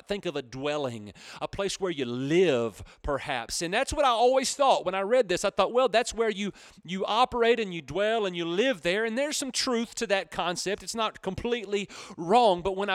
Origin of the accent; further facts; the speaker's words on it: Texas, United States; Okay, so I'm from East Texas, and we talk a little different down here, y'all.